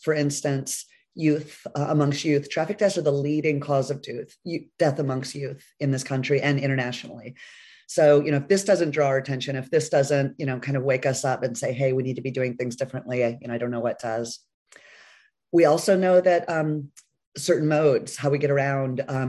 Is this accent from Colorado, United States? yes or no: no; Jacksonville, Florida, United States; I was born and raised up in Jacksonville, Florida, so not too far away.